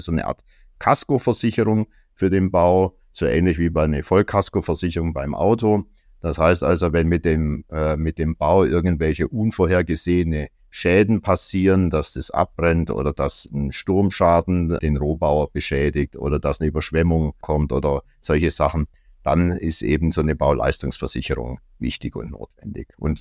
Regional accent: Stuttgart, Baden-Württemberg, Germany; now in Berlin, Germany; obwohl ich jetzt in Berlin wohne, bin ich ja ursprünglich aus Stuttgart

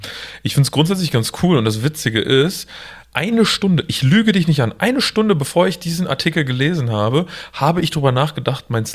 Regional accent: Münster, North Rhine-Westphalia, Germany; Ich als Münsteraner

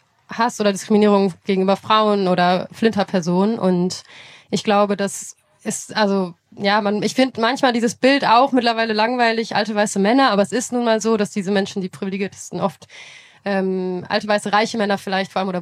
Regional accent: North Rhine-Westphalia, Germany; Ich bin in der Nähe von Lützerath quasi groß geworden

